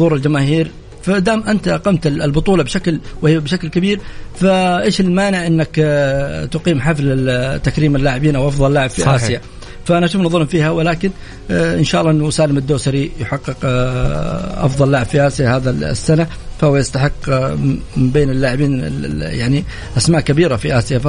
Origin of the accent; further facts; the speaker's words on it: Saudi Arabia; هذه امور لابد ان نفتخر فيها جميعا كسعوديين.